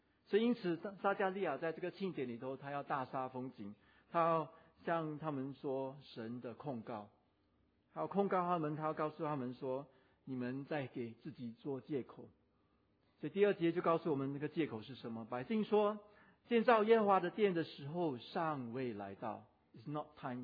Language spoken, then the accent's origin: Chinese; Fujian, China; accent: Fujianese; 我们福建话叫 激心 嘛，会心碎，会心痛